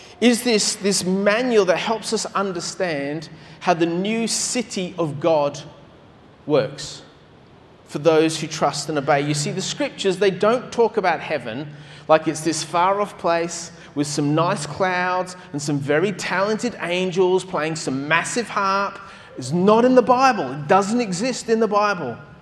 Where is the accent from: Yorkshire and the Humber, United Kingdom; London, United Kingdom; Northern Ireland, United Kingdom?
London, United Kingdom; born there; I was born in London. Spent a lot of time in London over the years